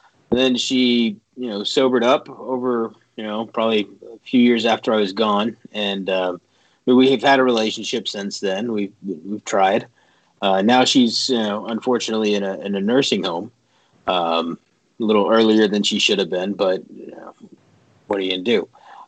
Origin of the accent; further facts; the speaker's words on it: Texas, United States; also born or lived in Seattle; I was born in Seattle, grew up all over Texas.